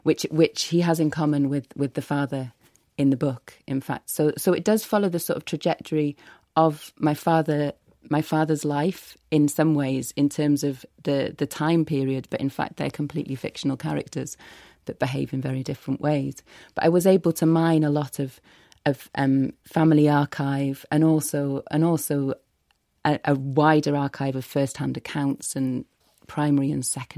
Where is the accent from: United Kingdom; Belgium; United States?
United Kingdom; Wales; I am Welsh, my father's Welsh, was brought up in North Wales